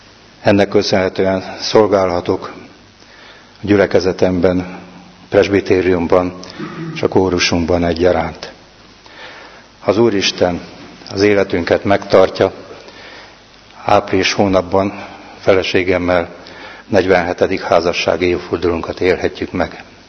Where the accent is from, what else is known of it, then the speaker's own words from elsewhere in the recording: Nagykereki, Hajdú-Bihar, Hungary; born there; Nagykerekibe születtem.